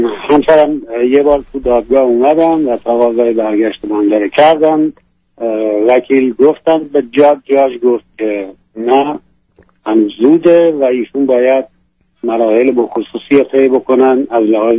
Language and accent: Persian; Iran; now in United States; تا 7 سال پیش که از ایران به آمریکا اومدیم